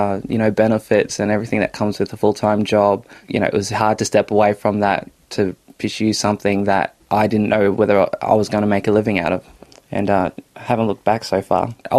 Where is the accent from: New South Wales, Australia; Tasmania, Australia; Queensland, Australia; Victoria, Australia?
Queensland, Australia; Bowen; it kind of stems from the fact that growing up in Bowen, we often said this word a lot, which was shame.